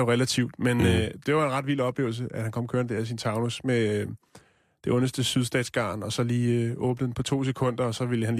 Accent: Capital Region of Denmark, Denmark; Nu er det jo bare fordi, at jeg er vokset op i Nordsjælland og ved den slags.

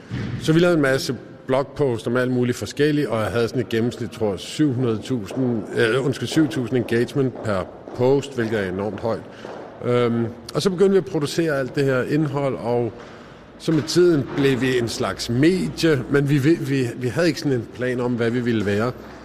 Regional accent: Odense, Region of Southern Denmark, Denmark; som man siger i Odense, hvor jeg kommer fra.

